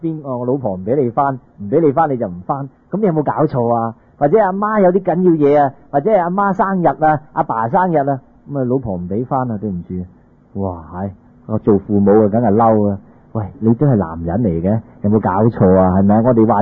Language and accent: Cantonese; China; 但係如果我哋中國人有一個美德